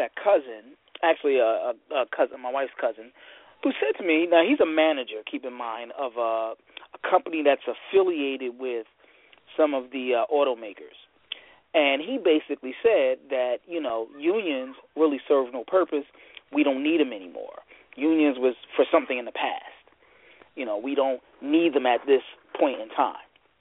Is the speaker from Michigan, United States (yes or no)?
yes; Michigan, United States; I'm your host from Michigan